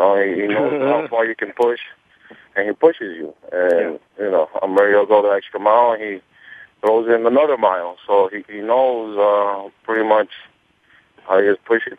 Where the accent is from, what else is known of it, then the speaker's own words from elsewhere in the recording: New York, United States; He's in New York. He's in my hometown. I don't have to travel anywhere.